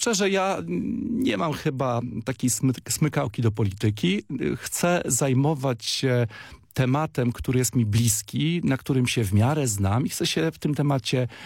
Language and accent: Polish; Kartuzy, Pomeranian Voivodeship, Poland; now in Starogard Gdański, Poland; ja już w Starogardzie mieszkam 50 lat. W 1973 roku z rodzicami przeprowadziliśmy się ze stolicy Kaszub, z Kartuz. Jestem Kaszubem z krwi i kości i w Starogardzie mieszkam już 50 lat.